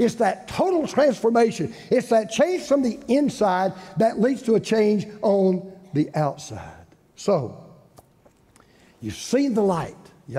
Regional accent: United States; And I'm thankful I'm an American. And I'm thankful that I was born in this country. I'm thankful I live here.

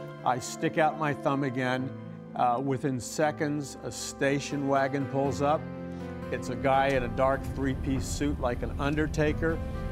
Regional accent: New York, United States; I'm from New York.

